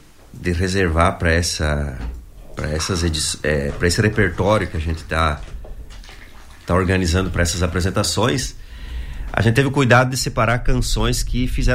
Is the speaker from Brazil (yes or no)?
yes; Dionísio Cerqueira, Santa Catarina, Brazil; now in São Carlos, Brazil; Eu sou natural de Dionísio Cerqueira, né? Vim morar em São Miguel por causa de trabalhar, um emprego, né?